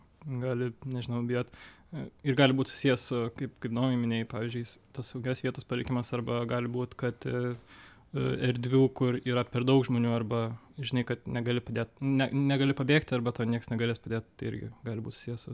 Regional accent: Vilnius, Vilnius County, Lithuania; Aš iš Vilniaus.

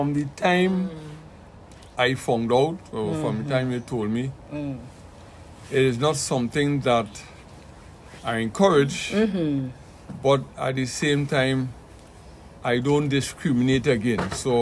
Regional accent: Trinidad & Tobago; I'm from Trinidad. And I'm here just on a short vacation

